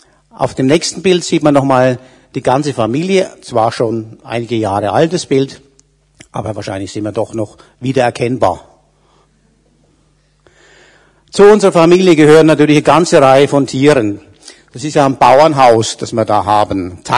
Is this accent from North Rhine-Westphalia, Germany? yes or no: no; Marktbreit, Bavaria, Germany; Also ich komme ja aus Unterfranken, es ist ja schon gesagt worden, und zwar aus Marktbreit. Das ist nicht so weit von hier, vielleicht 100 Kilometer. Das ist auch ein wunderschönes Weingebiet.